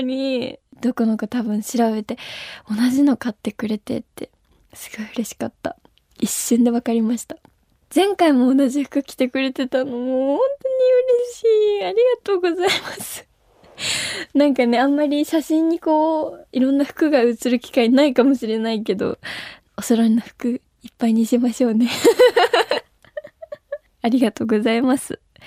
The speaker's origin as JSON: {"language": "Japanese", "region": "Wakayama", "country": "Japan", "said": "和歌山です。"}